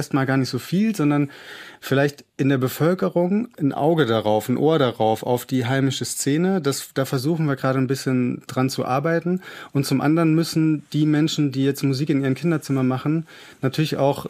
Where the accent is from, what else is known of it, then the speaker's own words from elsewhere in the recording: Saarland, Germany; Als Saarländer hatte ich natürlich keine Waterloo-Momente im Saarland direkt